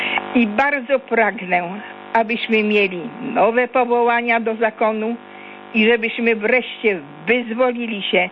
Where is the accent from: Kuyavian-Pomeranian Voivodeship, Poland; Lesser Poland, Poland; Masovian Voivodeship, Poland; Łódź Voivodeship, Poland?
Kuyavian-Pomeranian Voivodeship, Poland; Toruń; A jako Torunianka z parafii Chrystusa Króla w Toruniu